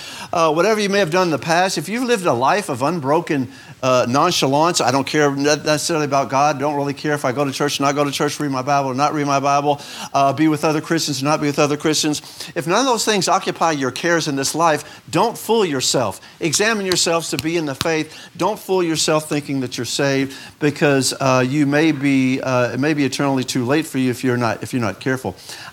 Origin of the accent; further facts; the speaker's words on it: Houston, Texas, United States; I liked growing up in Houston. I'm glad I grew up the way I did in the city.